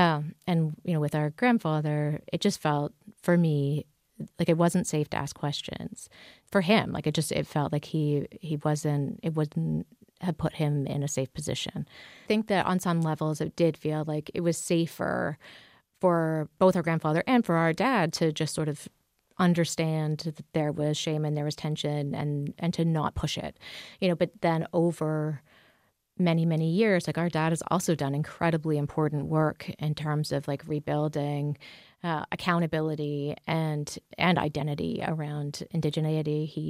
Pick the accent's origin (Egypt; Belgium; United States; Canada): Canada; Toronto, Ontario; growing up in Toronto and away from culture and community for a really, really long time